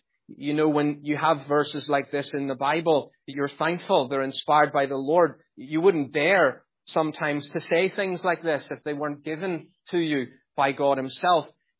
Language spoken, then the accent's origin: English; Northern Ireland, United Kingdom; I was brought up in Northern Ireland.